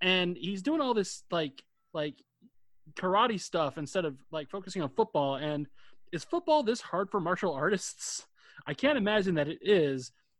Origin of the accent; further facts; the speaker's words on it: Denver, Colorado, United States; Well, I grew up in Denver, so it was like a football town forever.